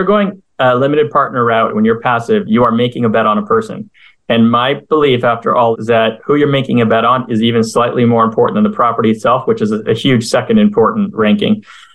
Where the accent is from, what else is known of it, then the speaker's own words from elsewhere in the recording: Montreal, Quebec, Canada; now in United States; I had the luck of having lifelong friends of mine where I grew up in Montreal